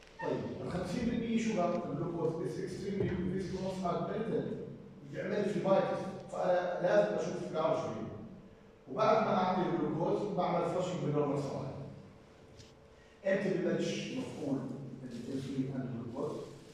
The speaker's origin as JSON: {"language": "Arabic", "country": "Jordan", "said": "الموجود عندنا بالاردن"}